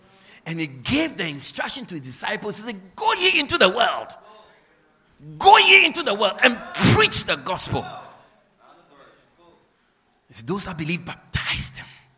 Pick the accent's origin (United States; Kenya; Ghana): Ghana; Agogo, Ashanti; also born or lived in Netherlands; now in Guyana; I'm an African. I'm from Ghana, West Africa. I'm from the Ashanti region. I'm from Asante Achimagogo. I'm an Ashanti man. I'm from the Ashanti tribe. I did not come from Ghana to Guyana.